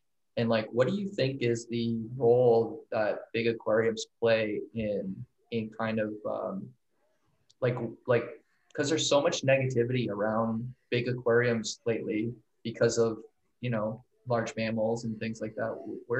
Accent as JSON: {"language": "English", "region": "Ontario", "country": "Canada", "tie": "born or raised there", "lives_now": "Pittsburgh, United States", "said": "I grew up in Ontario, Canada, where we have the Great Lakes, but we don't have the ocean."}